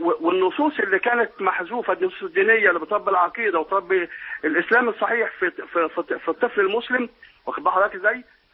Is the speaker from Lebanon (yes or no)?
no; Egypt; احنا كان عندنا في مصر الحمد لله 400 لحد ما كان في انفراجه